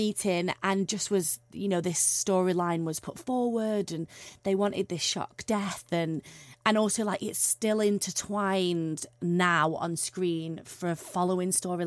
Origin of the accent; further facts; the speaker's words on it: Stockport, North West England, United Kingdom; also born or lived in London; So I'm from I'm from Stockport.